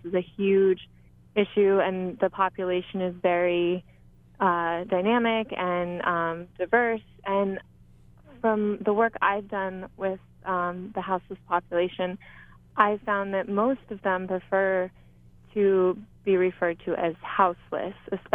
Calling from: Hilo, Hawaii, United States; I'm calling from Hilo

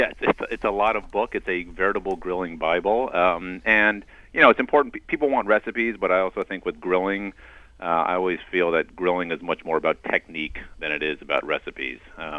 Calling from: Long Island, New York, United States; I'm calling from the North Fork of Long Island, where my grill is actually fired up right this minute.

